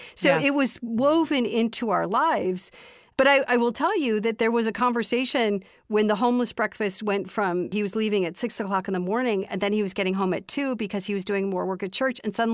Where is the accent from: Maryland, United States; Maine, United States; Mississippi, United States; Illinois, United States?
Illinois, United States; Chicago; I knew plenty of the people that lived growing up in Chicago